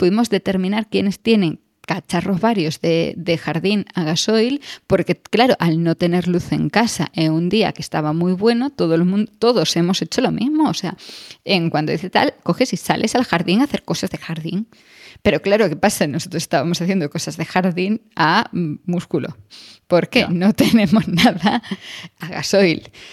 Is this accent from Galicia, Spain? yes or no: yes; Galicia, Spain; yo es que soy gallega y tengo la costumbre de tener la nevera llena